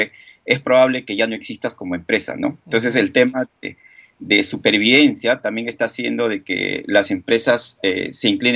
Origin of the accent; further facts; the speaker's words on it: Peru; O a principios de los 2010, 2011, 2012, en mi país, ¿no?